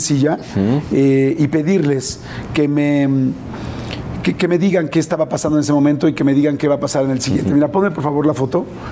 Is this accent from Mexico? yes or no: yes; Mexico; yo soy un mexicano más